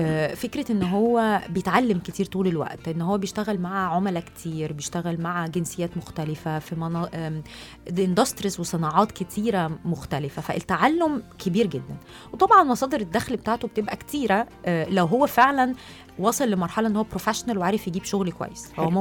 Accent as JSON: {"language": "Arabic", "country": "Egypt", "said": "واحنا فعلا مصريين موجودين في كل البلاد"}